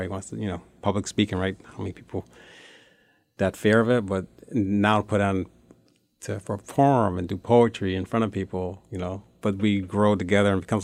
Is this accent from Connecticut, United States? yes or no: yes; Bloomfield, Connecticut, United States; also born or lived in Hartford / East Hartford; So born in Hartford. I grew up in Bloomfield and East Hartford.